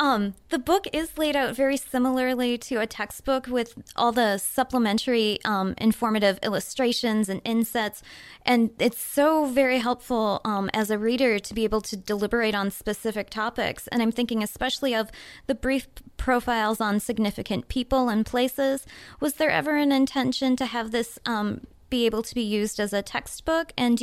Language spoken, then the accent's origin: English; Shakopee, Minnesota, United States; I grew up in the Shakopee, Minnesota public school system